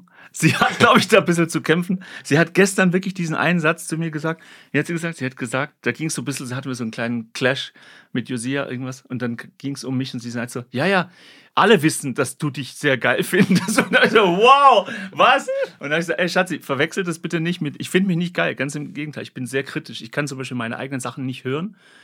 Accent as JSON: {"language": "German", "region": "Baden-Württemberg", "country": "Germany", "tie": "born or raised there", "said": "Und im Schwaberland, wo ich aufgewachsen bin"}